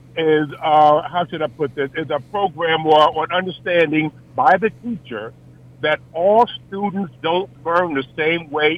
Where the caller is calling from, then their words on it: Virginia, United States; Now, I'm calling from Virginia, but I actually went to school in South Jersey.